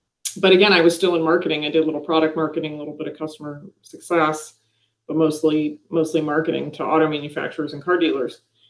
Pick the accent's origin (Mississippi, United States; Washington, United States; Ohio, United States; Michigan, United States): Michigan, United States; Detroit; also born or lived in Europe; now in Austin, United States; I come from the Detroit area.